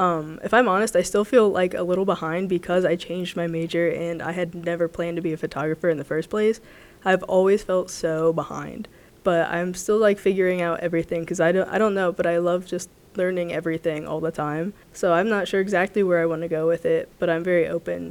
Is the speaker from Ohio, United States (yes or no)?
yes; Columbus, Ohio, United States; I am from Columbus.